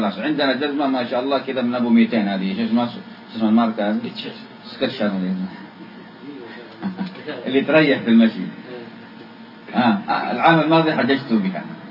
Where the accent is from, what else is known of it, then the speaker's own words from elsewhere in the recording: Yemen; وهذا هو الإزار كما يقال عندنا في اليمن المقطب معوز